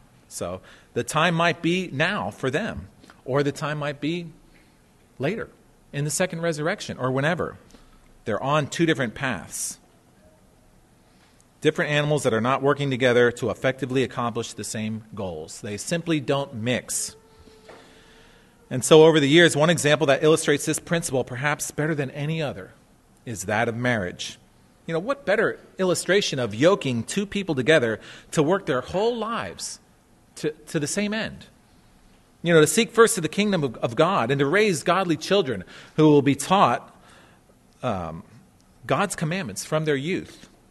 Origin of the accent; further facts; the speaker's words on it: Pennsylvania, United States; although I grew up in Pennsylvania